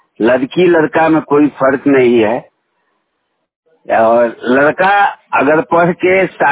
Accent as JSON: {"language": "Hindi", "region": "Bihar", "country": "India", "said": "ग्राम Baltharwa post Pipra Kothi, जिला पूर्वी चंपारण के रहने वाला हूं।"}